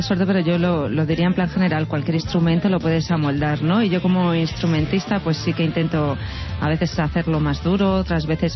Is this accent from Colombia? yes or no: no; Cuenca, Castilla-La Mancha, Spain; born there; also born or lived in Ireland; Pues nacida en Cuenca, con orígenes asturianos, un poco de mezcla en mi familia, pero me fui allí a Irlanda y estuve 3 años